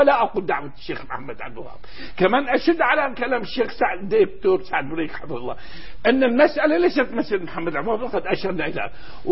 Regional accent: Syria; باعتباري شامي

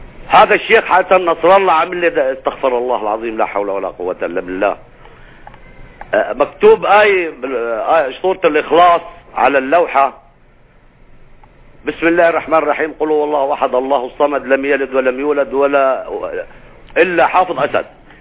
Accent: Syria; يعني في إجرامات عندنا في سوريا صراحة

